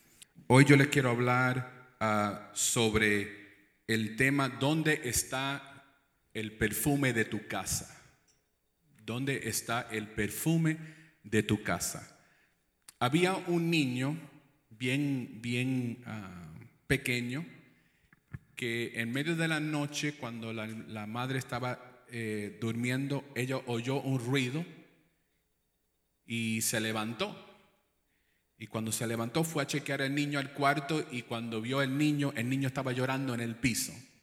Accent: New York, United States; first language English; Spanish is a second language; Eso es el producto de nacer en Nueva York y ser creado en una casa donde mayormente se hablaba inglés, aunque somos puertorriqueños.

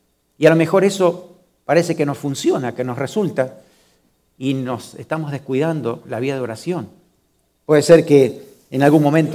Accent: Argentina; moved away; Yo tenía muchísimos amigos en Argentina. Y desde que salí de Argentina, siempre por mi carácter y por mi manera de ser, siempre quiero tener contacto con todos mis amigos.

